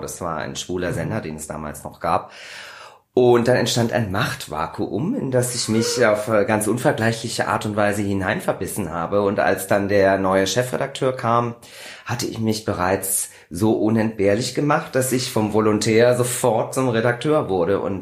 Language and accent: German; Kassel, Hesse, Germany; Ich komme aus dem wunderschönen Kassel, um das mal so offen zuzugeben.